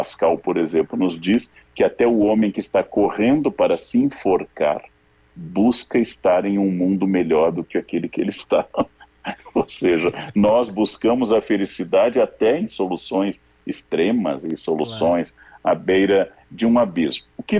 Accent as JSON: {"language": "Portuguese", "region": "Rio Grande do Sul", "country": "Brazil", "also_born_or_lived": "São Paulo", "moved": "as an adult", "said": "sou um capilé da Gema, torcedor do Aimoré, e sou um gaúcho que saiu do Rio Grande do Sul, fiz minha primeira graduação na Unicinos, saí do Rio Grande do Sul para vir a São Paulo estudar, e depois fui para o exterior."}